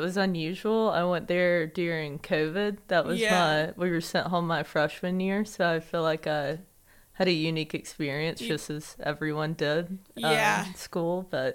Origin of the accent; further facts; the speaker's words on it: Centerville, Alabama, United States; I'm from Centerville, Alabama. Yeah, it's about 20 minutes from Tuscaloosa, Alabama.